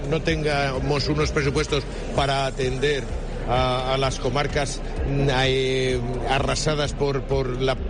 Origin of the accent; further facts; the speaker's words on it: Alicante, Valencian Community, Spain; en este caso hablo como alicantino, provincia de Alicante y ciudad de Alicante